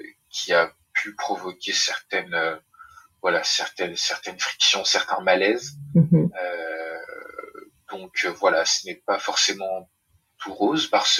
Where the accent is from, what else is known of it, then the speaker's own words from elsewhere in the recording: Île-de-France, France; je suis né dans une famille 100% malgache, donc mes deux parents sont malgaches. Je suis né, j'ai grandi dans le Val d'Oise, donc en banlieue parisienne